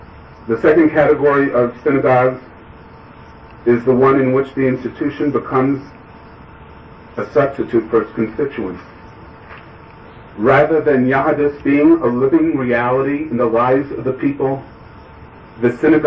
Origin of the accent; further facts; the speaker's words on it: Far Rockaway, New York, United States; I saw folks there from the White Shul who knew me as a little boy growing up in Far Rockaway.